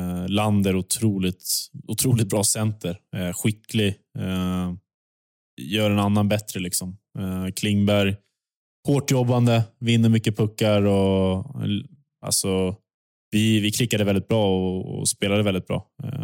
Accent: Sweden; hemma i Sverige

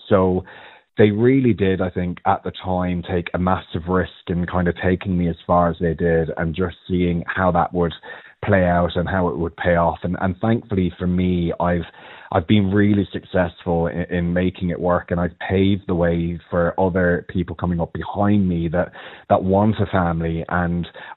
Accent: Ireland; growing up in Ireland as a closeted gay guy, I guess, way back when

